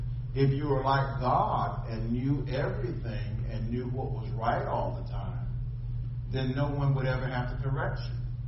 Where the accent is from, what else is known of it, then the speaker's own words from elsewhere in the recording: Philadelphia, Pennsylvania, United States; When I was growing up in Philly, I was in high school.